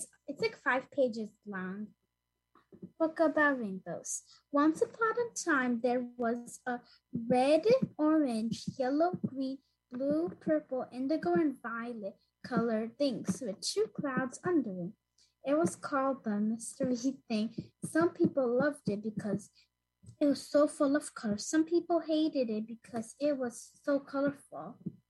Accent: Hudson, New York, United States; I'm 8 years old, and I'm also from Hudson.

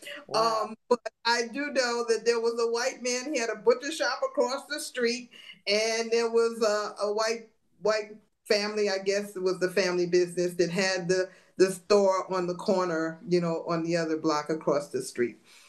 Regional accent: Brooklyn, New York, United States; Yeah, so I grew up in Brownsville in Brooklyn, and everybody in our immediate vicinity were Black, except for the store owners.

